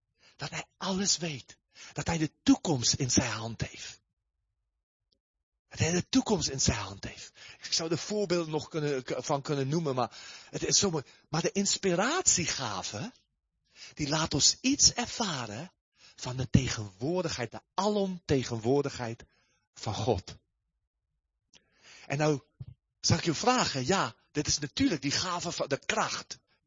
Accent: South Africa; now in Netherlands; Ik kom uit Zuid-Afrika.

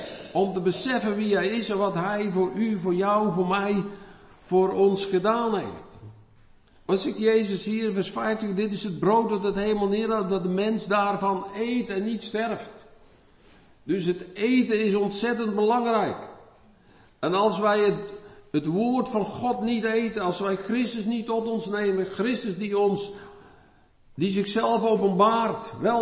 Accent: Netherlands; Ik weet niet hoe dat dan bij ons is, als Nederlanders.

